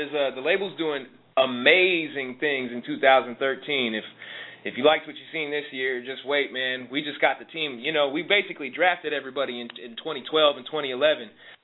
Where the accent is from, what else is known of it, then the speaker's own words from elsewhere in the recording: Arvada, Colorado, United States; I'm from Arvada. You know, that's where I grew up or whatever.